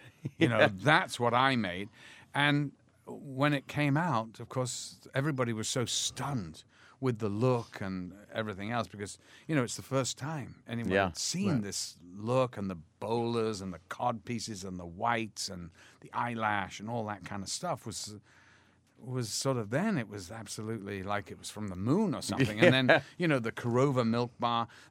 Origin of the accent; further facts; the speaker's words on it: Liverpool, North West England, United Kingdom; yeah, my God, yeah, I'm from Liverpool.